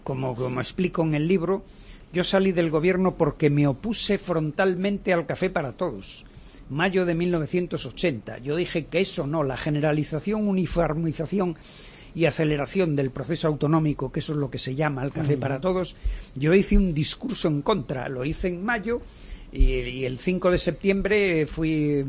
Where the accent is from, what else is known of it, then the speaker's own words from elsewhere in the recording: Vigo, Galicia, Spain; que yo soy de un puerto de interés general, soy de Vigo y sé lo que pasa en Vigo.